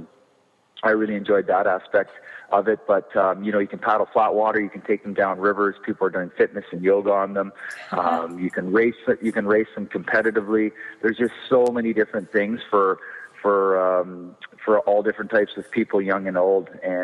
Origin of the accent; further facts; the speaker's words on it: Ontario, Canada; I'm from Northern Ontario